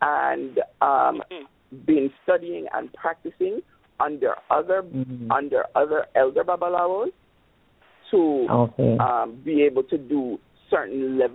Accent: Jamaica; I'm Jamaican, yeah?

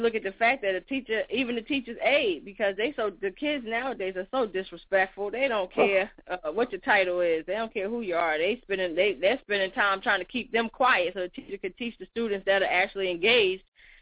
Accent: New Jersey, United States; I'm from New Jersey.

